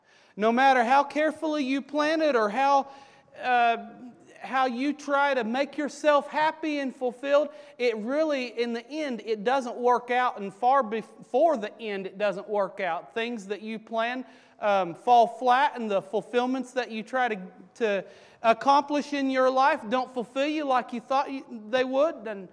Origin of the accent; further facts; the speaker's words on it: Kentucky, United States; Anybody that doesn't know me … I'm from Kentucky, and I consider it a great privilege to be here with you.